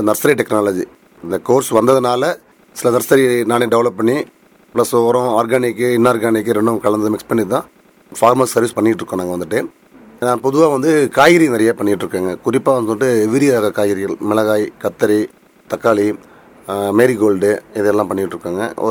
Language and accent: Tamil; Tamil Nadu, India; நான் வந்து அரியலூர் மாவட்டம் சேர்ந்தவனாங்க.